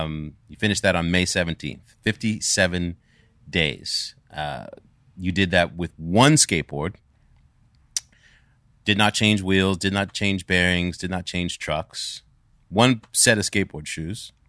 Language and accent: English; Staten Island, New York, United States; Yeah, I grew up in Staten Island.